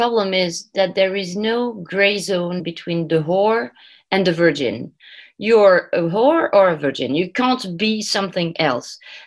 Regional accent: Morocco; English is a second language; I was not born in France or in the Western country. I was born and raised in Morocco

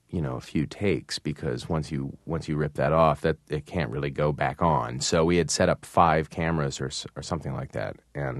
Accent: Midwest, United States; I grew up in the Midwest, and I was Jewish, and I was on Accutane.

